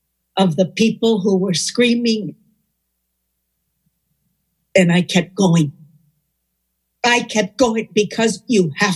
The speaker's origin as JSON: {"language": "English", "region": "Havana", "country": "Cuba", "tie": "born or raised there", "moved": "as an adult", "lives_now": "Miami, United States", "said": "I was raised poor. Well, I have always been poor. I grew up, got married, had 3 kids. I came from Cuba to Miami."}